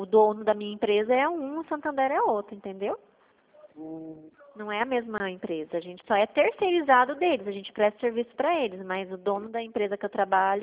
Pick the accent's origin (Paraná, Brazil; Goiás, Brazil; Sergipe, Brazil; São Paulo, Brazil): São Paulo, Brazil; Araçatuba; eu sou de Araçatuba